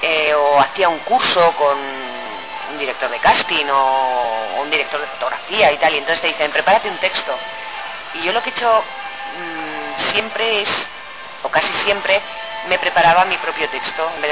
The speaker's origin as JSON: {"language": "Spanish", "region": "Aragon", "country": "Spain", "tie": "born or raised there", "said": "Yo nací en Aragón, soy del Alto Aragón"}